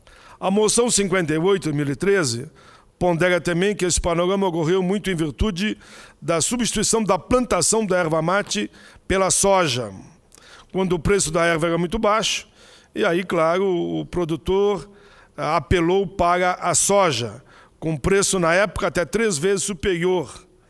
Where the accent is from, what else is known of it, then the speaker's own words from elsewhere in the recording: Caxias do Sul, Rio Grande do Sul, Brazil; Caxias do Sul, minha cidade natal